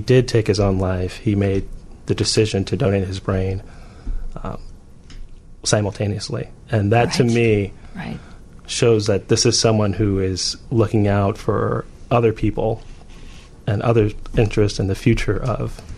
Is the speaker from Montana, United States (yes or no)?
no; Highland Park, Illinois, United States; I grew up in Highland Park, Illinois. My brother played in Highland Park youth sports.